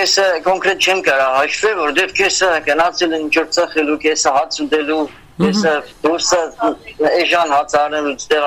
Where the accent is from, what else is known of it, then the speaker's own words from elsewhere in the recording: Artik, Shirak, Armenia; now in Moscow, Russia; Ես Արտիկից եմ